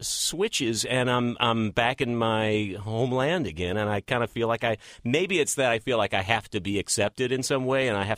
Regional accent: Texas, United States; I grew up in Texas. I recognized how cornpone I sounded at one point and made an active a goal to get rid of that accent.

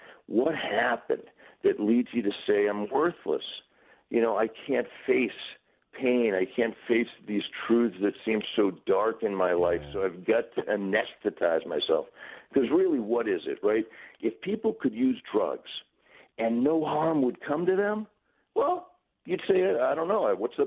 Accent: Massachusetts, United States; I'm from Massachusetts.

